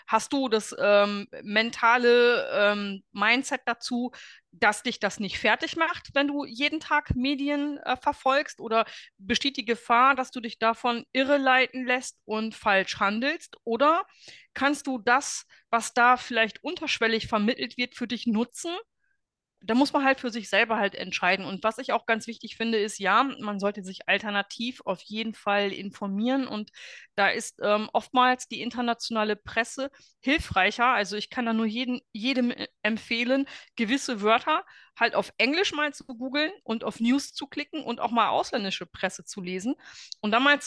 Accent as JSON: {"language": "German", "region": "North Rhine-Westphalia", "country": "Germany", "said": "Ich komme aus dem Ruhrgebiet im Ursprung, nämlich aus dem Kreis Recklinghausen."}